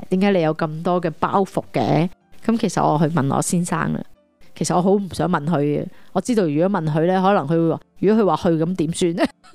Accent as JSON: {"language": "Cantonese", "country": "Hong Kong", "tie": "born or raised there", "moved": "yes", "lives_now": "United States", "said": "我喺香港长大，甚至移民咗去美国咧，我从来冇见到咁多嘅残障孤儿。"}